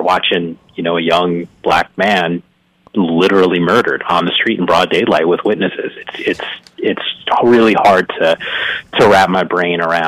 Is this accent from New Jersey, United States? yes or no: yes; New Jersey, United States; also born or lived in Bronx, New York; make reference to the 201 New Jersey area code, and that's where I grew up. That's home. You know, I was born in the Bronx.